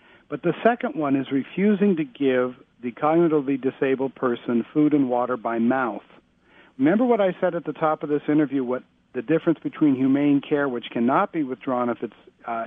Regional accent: California, United States; which as a Californian turned my hair white.

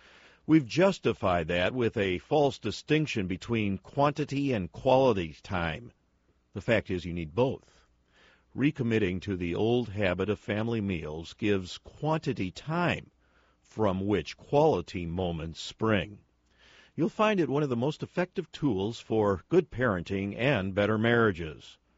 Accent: Illinois, United States; I fondly remember evening meals when I was growing up near Chicago.

